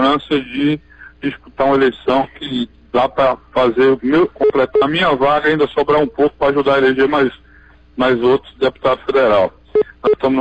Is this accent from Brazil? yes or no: yes; Campo Formoso, Bahia, Brazil; Eu que saí de Campo Formoso